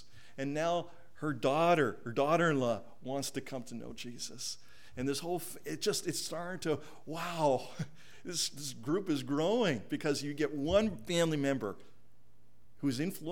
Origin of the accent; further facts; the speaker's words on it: Canada; They know I'm Canadian. I represent Canada wherever I go.